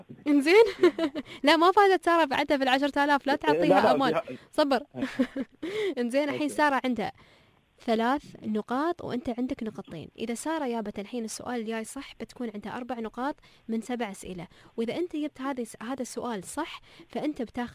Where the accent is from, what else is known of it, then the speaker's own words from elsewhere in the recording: United Arab Emirates; فيما يخص ادوات الخياطه والتطريز عندنا في الامارات